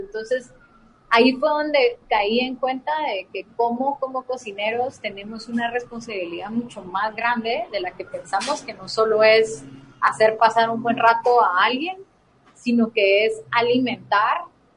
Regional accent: Guatemala

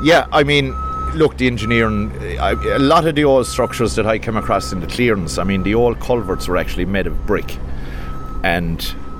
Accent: Munster, Ireland; I'm from East Clare in Killaloo O'Brien's Bridge area.

